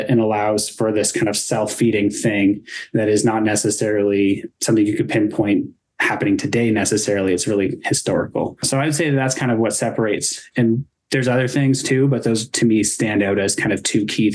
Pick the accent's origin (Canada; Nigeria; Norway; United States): Canada; where I grew up in Canada